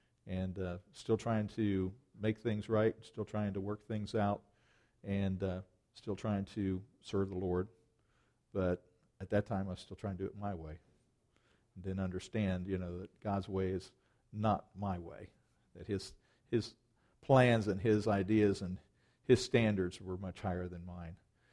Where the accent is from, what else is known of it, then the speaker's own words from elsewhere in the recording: Stockport, Ohio, United States; I'm from Stockport, Ohio.